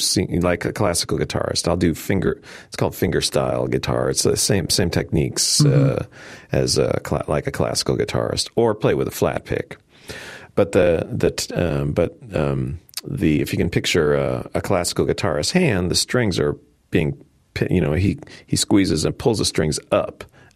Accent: Chicago, Illinois, United States; I grew up in Chicago.

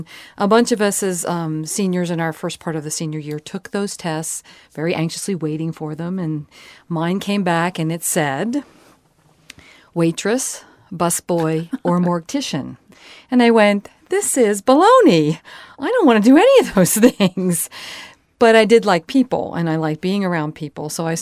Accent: Baltimore, Maryland, United States; Actually, growing up in Baltimore, Maryland, I lived in the suburbs, and my family did not visit the national parks.

